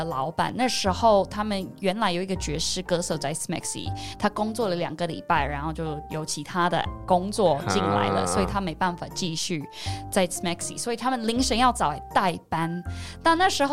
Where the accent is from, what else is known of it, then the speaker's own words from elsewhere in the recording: Canberra, Australian Capital Territory, Australia; now in Taiwan; 我毕业之后，我想来台湾就是发展一下，因为我来自城市，真的。真的是很小，我来自坎培拉